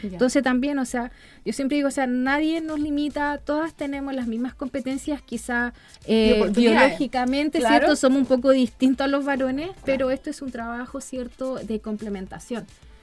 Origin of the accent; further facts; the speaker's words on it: Melipilla, Santiago Metropolitan, Chile; now in Curacaví, Chile; Sí, pero yo soy de nací y criada en Melipilla.